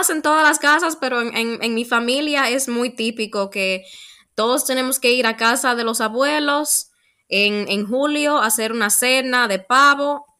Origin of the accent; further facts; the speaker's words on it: Dominican Republic; also born or lived in United States; now in Australia; yo, aunque soy dominicana, fui a la universidad y todo en Dominicana, una buena parte de mi niñez la pasé en Estados Unidos.